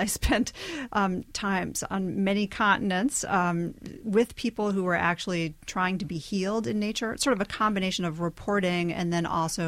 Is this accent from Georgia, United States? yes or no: no; New York, United States; New York has amazing public parks. And I grew up on the Upper West Side, so a few blocks from Central Park, and I spent tons of time there.